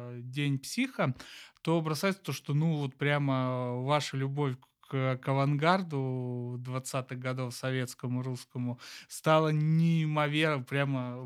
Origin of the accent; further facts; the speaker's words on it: Kursk, Kursk Oblast, Russia; я родом из Курска, где Малевич 10 лет творил